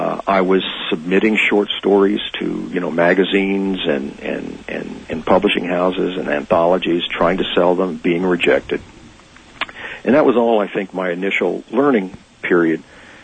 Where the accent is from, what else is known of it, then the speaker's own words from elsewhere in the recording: Louisiana, United States; I mean, I'm a kid from Louisiana. I came out here with a buddy of mine I'd met in school.